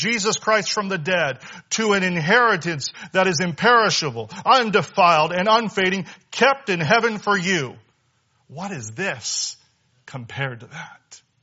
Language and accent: English; Seattle, Washington, United States; You know, I'm from Seattle. And you get a lot of opportunities to hike in Seattle.